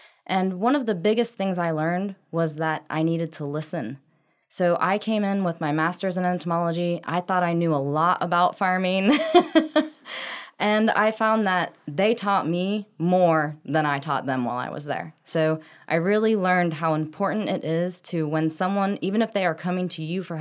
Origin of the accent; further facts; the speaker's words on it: Indiana, United States; So I grew up in Indiana, and from there, I started my education at Purdue University in entomology